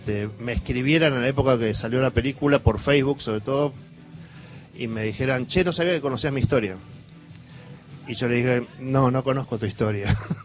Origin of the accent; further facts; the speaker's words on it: Tucumán, Argentina; nací en Buenos Aires, pero tuve un mes, mi mamá me vino a parir acá porque tenía un tío que era obstetra y me vino a parir acá, pero en realidad toda mi familia es tucumana, yo crecí en Tucumán. En el medio de eso nos exiliamos y volvimos y crecí en Tucumán.